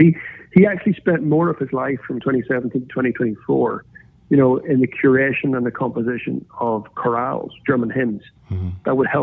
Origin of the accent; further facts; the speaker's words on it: Ireland; I'm Irish. I'm a classical musician. I grew up in a home that sang hymns and had hymn sings all the time.